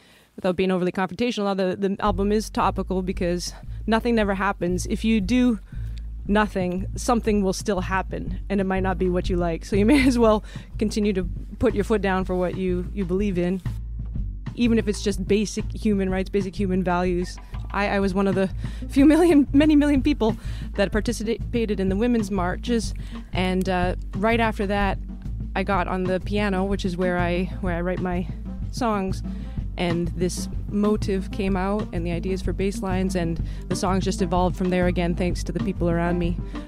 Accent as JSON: {"language": "English", "town": "Chilliwack", "region": "British Columbia", "country": "Canada", "tie": "born or raised there", "said": "Chilliwack, British Columbia."}